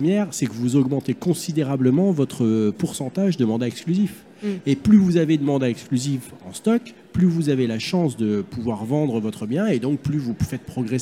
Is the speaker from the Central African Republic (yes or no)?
no; Metz, Grand Est, France; Je suis de Metz, moi par exemple, je suis agent immobilier à Metz.